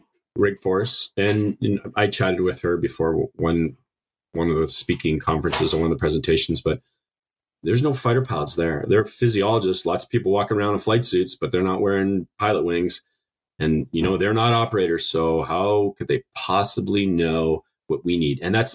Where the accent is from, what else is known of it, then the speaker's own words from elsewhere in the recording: Canada; accent: half Canadian; It must be my half Canadian accent.